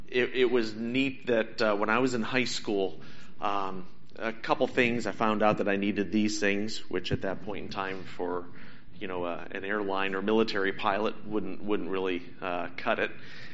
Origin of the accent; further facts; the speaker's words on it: Kingston, Massachusetts, United States; Wendy grew up in Marshfield. I grew up in Kingston.